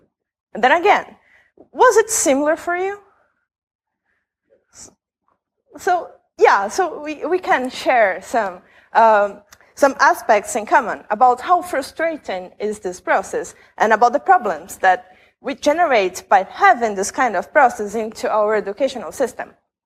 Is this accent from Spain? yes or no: no; Brazil; English is a second language